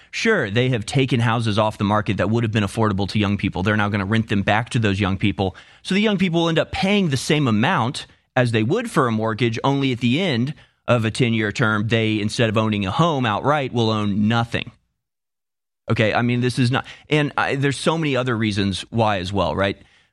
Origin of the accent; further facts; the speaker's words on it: United States; As many as I want and can afford, actually. I'm an American, thank you.